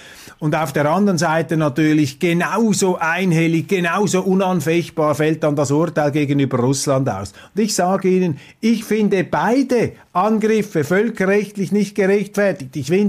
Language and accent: German; Switzerland; vielleicht möchten die Deutschen das so haben, aber mir fällt das als Schweizer auf.